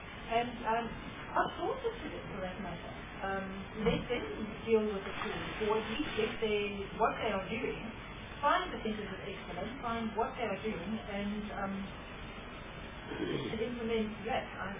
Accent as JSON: {"language": "English", "region": "Eastern Cape", "country": "South Africa", "said": "You know that I'm from Eastern Cape"}